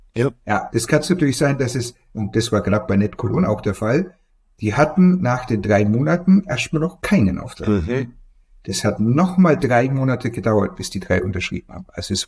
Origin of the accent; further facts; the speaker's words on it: France; German is a second language; Also ich bin aus Frankreich